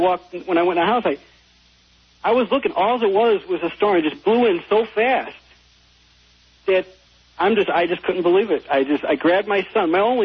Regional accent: Chicago, Illinois, United States; I'm calling you from Chicago.

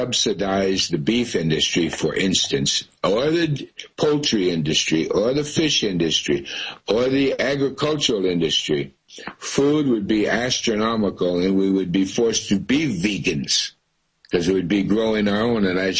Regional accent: United States; Oh, very much so, because I'm a vegan. I come from America, which is a meat-eating culture.

